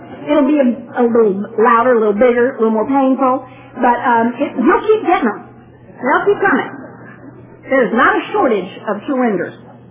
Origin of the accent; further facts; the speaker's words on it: Addison, Texas, United States; I am from Addison is a very nice way of saying Dallas.